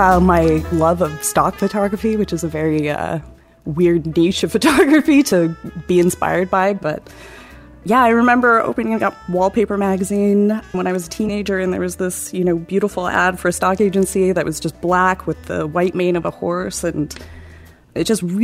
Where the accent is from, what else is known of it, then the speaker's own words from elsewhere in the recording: Canada; also born or lived in San Diego, United States; I'm a Canadian-American hybrid, so mom from San Diego and dad from Victoria, BC, and I kind of traveled between the two, but Canada was always where I felt at home.